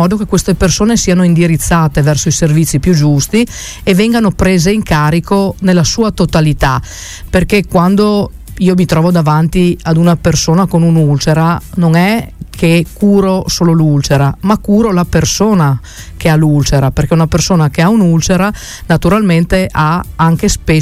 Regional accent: Enemonzo, Friuli-Venezia Giulia, Italy; now in Treviso, Italy; abitavo, sono originaria di Maiaso di Ene Monzo.

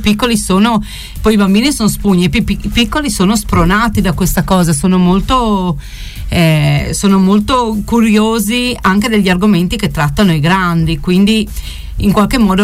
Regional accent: Verzegnis, Friuli-Venezia Giulia, Italy; Sono di Verzegnis, ecco. Proprio nata e cresciuta a Verzegnis, di Chiaicis, ecco

